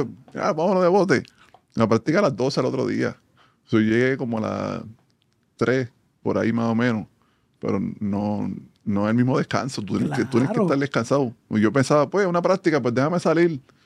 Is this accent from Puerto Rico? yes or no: yes; Levittown, Toa Baja, Puerto Rico; yo soy un jíbaro de Levitown. ¿Me entiendes? De toda mi vida, de donde salió Ramón Rivas, donde salió Charlie Bermúdez.